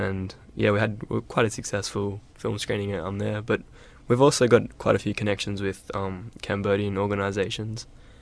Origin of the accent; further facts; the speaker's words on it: Australia; me as an Australian, a kind of young 23-year-old Australian